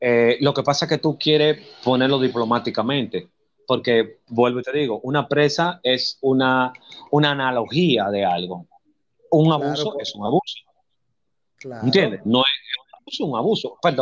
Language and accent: Spanish; Dominican Republic; yo soy un animal y soy dominicano